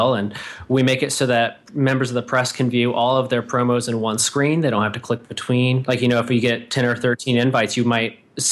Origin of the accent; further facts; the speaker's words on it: Michigan, United States; I'm from Southwest Michigan, a tiny town known as the Seacorn Capital of the World.